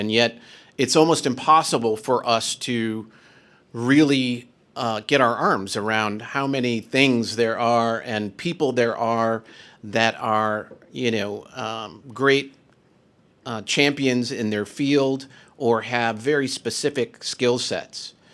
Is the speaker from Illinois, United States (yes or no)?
yes; Chicago, Illinois, United States; I grew up in Chicago. I ran a business in Schaumburg for about a decade.